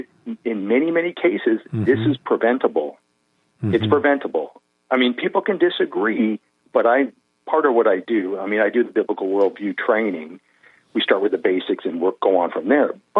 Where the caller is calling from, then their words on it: Vancouver, British Columbia, Canada; I'm from Vancouver, Canada, BC.